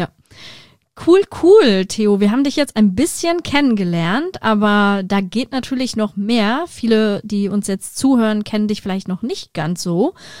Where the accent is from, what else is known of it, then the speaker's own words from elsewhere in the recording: Cologne, North Rhine-Westphalia, Germany; Und Köln, da muss ich natürlich die Fahne hochhalten, meine Heimatstadt.